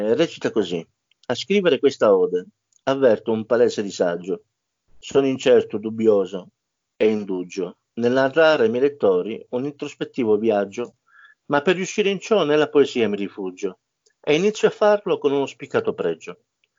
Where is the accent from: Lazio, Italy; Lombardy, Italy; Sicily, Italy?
Sicily, Italy; now in Reggio Emilia, Italy; per me la Sicilia è tutto, ecco. Dopo la mia famiglia, insomma, viene la mia terra.